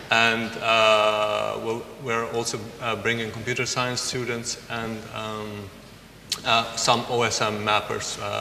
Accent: Kosovo; I come from Kosovo

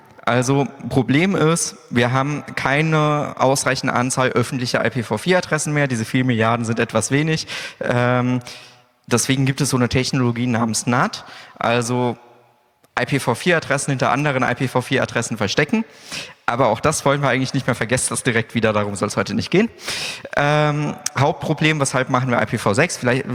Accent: Karlsruhe, Baden-Württemberg, Germany; ich komme aus Karlsruhe, bin häufig in Zügen zu finden.

